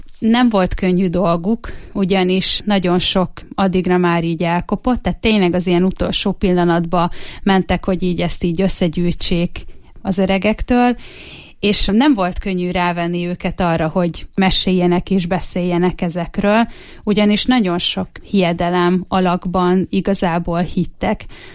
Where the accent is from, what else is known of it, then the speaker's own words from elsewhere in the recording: Hungary; ilyen betelepülők vagyunk, de itt nőttem fel, tehát hogy én igazából a Bükk lábánál nőttem fel